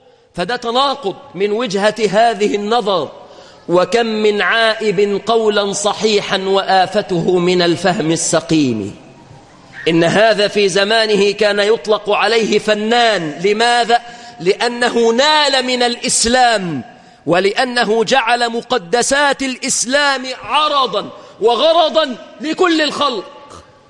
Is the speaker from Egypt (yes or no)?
yes; Egypt; بلادنا مصر